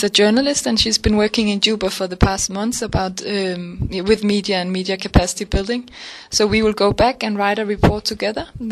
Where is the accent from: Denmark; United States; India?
Denmark; English is a second language; now in London, United Kingdom; I come from Denmark and I live in London, UK.